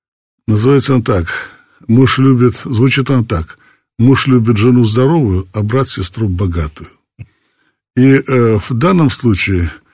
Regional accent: North Caucasus, Russia; born there; я родился на Северном Кавказе, в Ногайской степи

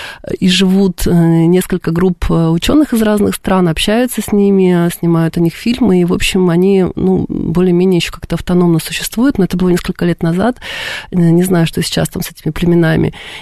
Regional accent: Yekaterinburg, Sverdlovsk Oblast, Russia; now in Moscow, Russia; Дело в том, что я родом из Екатеринбурга. Я как, ну, достаточно давно уже уехала в Москву, но это мой родной город, который я люблю.

